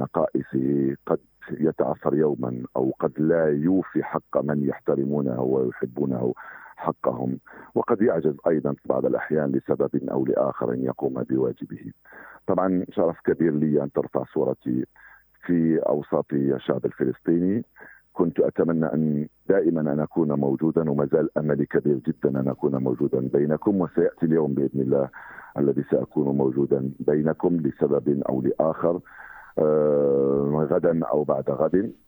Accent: Algeria; ومختلف التجارب التي عشناها نحن كجزائريين

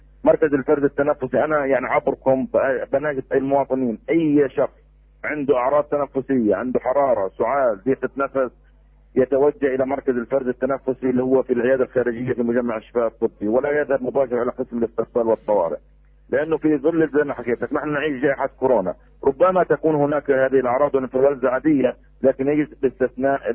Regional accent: Gaza, Gaza Strip, Palestine; يعني هذا في كل العالم وليس عندنا في غزة

